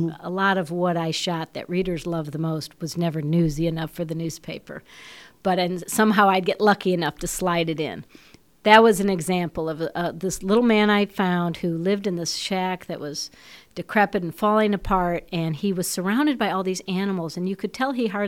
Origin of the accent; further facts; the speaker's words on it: Chicago, Illinois, United States; now in Memphis, United States; I came from Chicago, but during those years, when I first came to Memphis, all these Memphis musicians were around